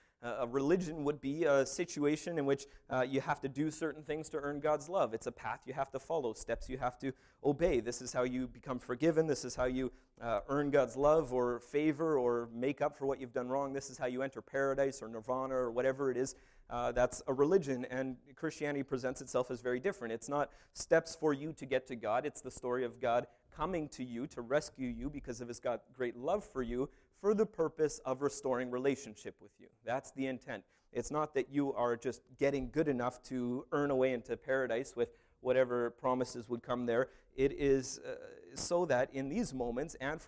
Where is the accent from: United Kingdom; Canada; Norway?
Canada; Now, I took French for years. I'm Canadian, so, I had to take French.